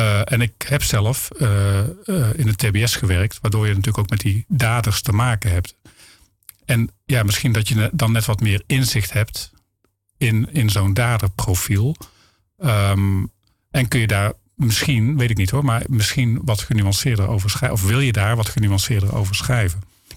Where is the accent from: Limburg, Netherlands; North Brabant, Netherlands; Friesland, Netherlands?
North Brabant, Netherlands; Hoge Zwaluwe; ik kom uit Hoge Zwaluwe.